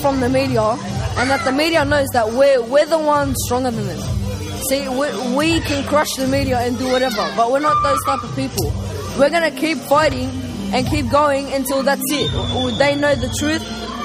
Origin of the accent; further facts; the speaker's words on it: Syria; now in Australia; Well, because I'm from Syria by myself and I have Syrian friends